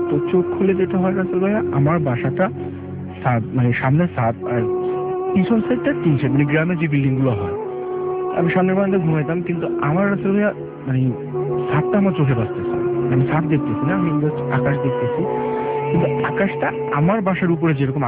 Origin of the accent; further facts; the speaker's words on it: Barisal, Barisal Division, Bangladesh; now in Dhaka, Bangladesh; আমার home town Barishal, আমি ঢাকা মহাখালীতে থাকি।